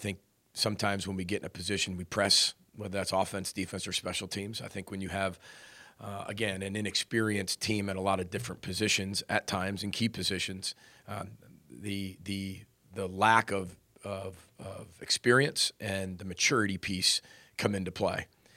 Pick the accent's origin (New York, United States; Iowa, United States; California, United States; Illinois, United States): Illinois, United States; You know, growing up near Chicago, you know, you pick one or the other.